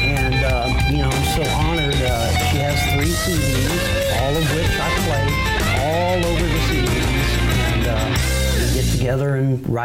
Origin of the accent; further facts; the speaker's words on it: Dallas, Texas, United States; Well, I grew up in Northwest Dallas, and Thomas Jefferson was my home high school.